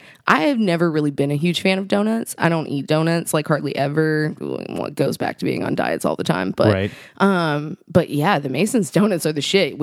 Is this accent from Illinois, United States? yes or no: no; New Albany, Indiana, United States; shout outs to everybody in New Albany, though. Like, I'm so proud of my hometown.